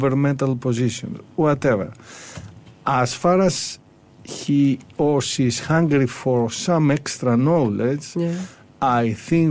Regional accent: Greece; English is a second language; now in United Kingdom; For example, in the case that you haven't guessed, I'm from Greece.

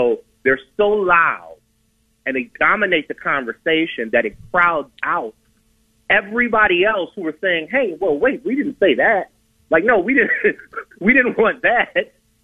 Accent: Ohio, United States; And I'm from the inner city. I'm from South Collinwood. So I understand. I grew up I was born in the 80s, grew up in the 90s.

